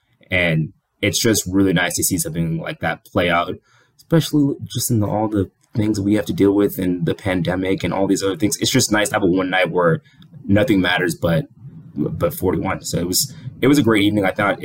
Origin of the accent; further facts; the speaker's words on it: Kenya; Like his wife is also is half Kenyan and I'm Kenyan. And so Dirk married just like basically directly into my culture.